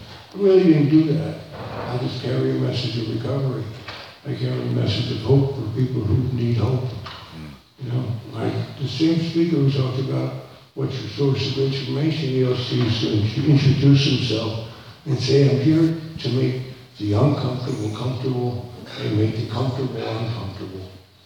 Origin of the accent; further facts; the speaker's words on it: England, United Kingdom; as a result of me being an Englishman